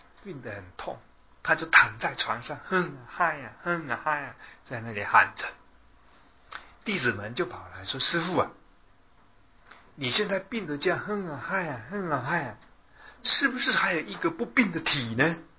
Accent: China; 所以我们中国人讲孝道的意思是说

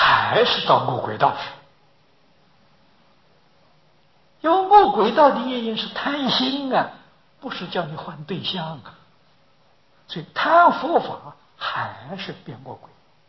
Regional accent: China; 我们中国人常说人死了都去做鬼呀

